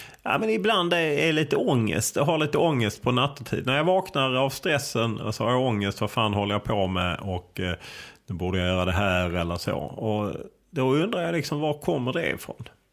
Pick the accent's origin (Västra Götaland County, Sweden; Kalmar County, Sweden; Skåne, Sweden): Skåne, Sweden; Lund; born there; A är född i Sverige, kanske B att jag föddes i Lund